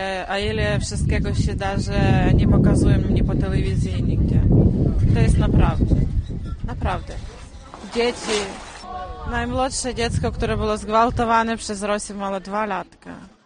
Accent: Ukraine; Polish is a second language; now in Wieluń, Poland; jestem z Ukrainy i mieszkam w Wieluniu około 5 lat już.

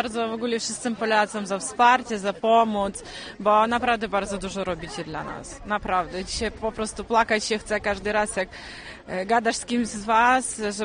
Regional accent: Ukraine; Polish is a second language; now in Wieluń, Poland; jestem z Ukrainy i mieszkam w Wieluniu około 5 lat już.

